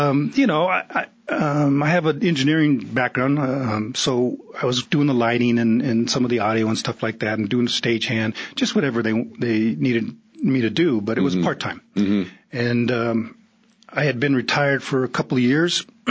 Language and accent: English; Huntington Beach, California, United States; now in Prescott, United States; You know, I grew up in Surf City, USA. I liked it.